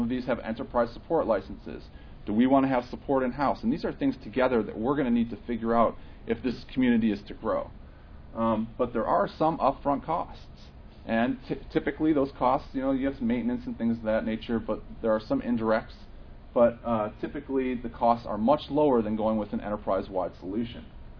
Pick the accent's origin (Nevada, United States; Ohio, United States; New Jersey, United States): Nevada, United States; Las Vegas; I'm from Vegas, they're a dime a dozen.